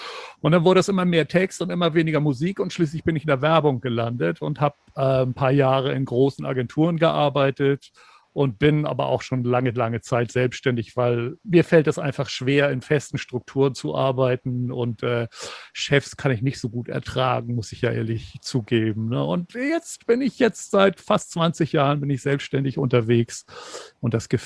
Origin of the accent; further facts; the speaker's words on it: Hamburg, Germany; Also ich bin in Hamburg geboren, bin hier auch zur Schule gegangen, habe hier studiert und hier mein Examen gemacht